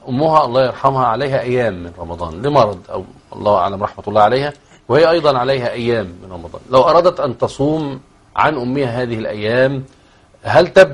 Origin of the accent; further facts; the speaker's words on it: Egypt; بعض الطيور يعني كما في الريف وفي القرى عندنا في مصر وفي بعض البلدان بيزغطوها